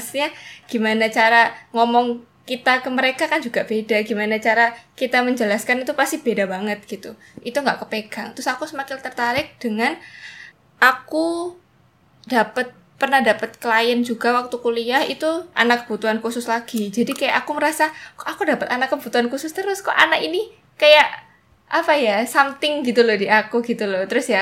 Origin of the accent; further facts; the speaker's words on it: Purbalingga, Central Java, Indonesia; Di daerah asalku, aku dari Jawa Tengah dan dari Purbalingga.